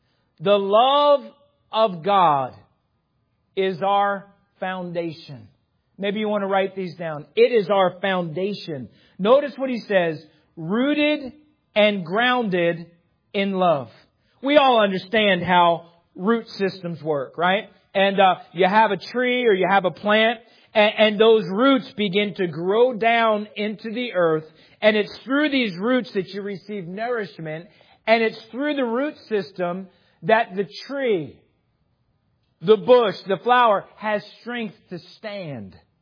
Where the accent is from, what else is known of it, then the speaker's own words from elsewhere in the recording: New Jersey, United States; And I'm a Yankee from New Jersey, down here with the West Virginia, respectfully, hillbillies.